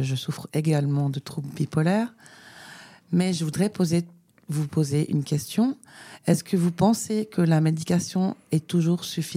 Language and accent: French; Switzerland; J'habite à Sion. Je viens de Suisse. Non, mais parce que bon, j'ai voyagé entre cantons. Mais je suis revenue ici dans le canton du Valais il n'y a pas très très longtemps, il y a 2 ans et demi.